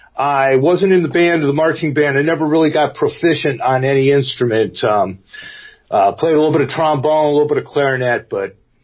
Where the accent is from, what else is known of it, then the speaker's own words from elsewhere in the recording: Buffalo, New York, United States; also born or lived in Elmira; I was born downstate in Elmira, and my first memories are from Buffalo.